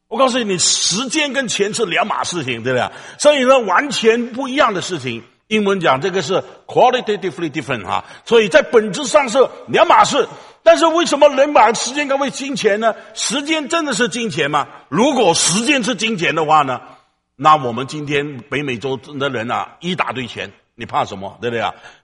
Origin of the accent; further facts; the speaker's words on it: China; 但是我们中国人呢还聪明一点。